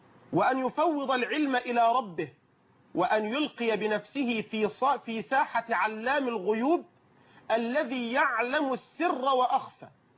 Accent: Egypt

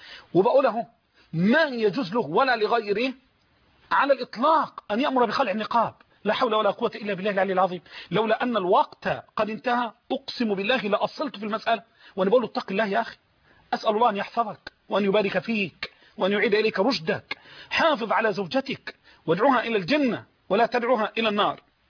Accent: Dakahlia, Egypt; في قريتي ديم الشلت مركز ذكرنا الزقالية، ديم الشلت مركز ذكرنس دقالية بلدي دي مشلت

